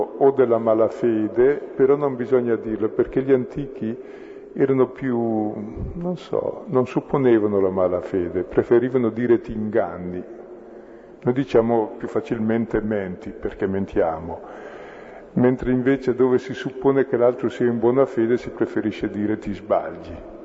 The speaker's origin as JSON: {"language": "Italian", "town": "Brescia", "region": "Lombardy", "country": "Italy", "said": "Io sono di Brescia, quindi posso dirlo."}